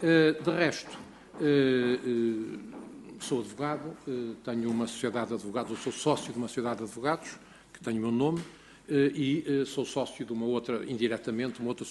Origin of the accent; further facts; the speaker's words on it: Mozambique; born there; also born or lived in Porto / Germany; Sou nascido em Moçambique, tenho 73 anos já feitos, nasci em 1946.